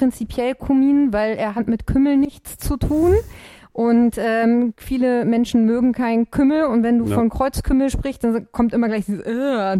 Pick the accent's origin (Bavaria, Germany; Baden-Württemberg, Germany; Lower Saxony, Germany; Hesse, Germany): Lower Saxony, Germany; born there; ich komme ja aus dem VW-Land, ne? Also bin ja nur ein paar Kilometer von Wolfsburg entfernt geboren.